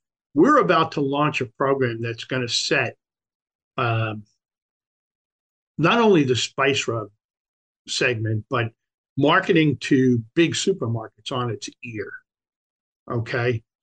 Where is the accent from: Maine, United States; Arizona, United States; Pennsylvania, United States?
Maine, United States; none of which I've ever had. I'm from Maine.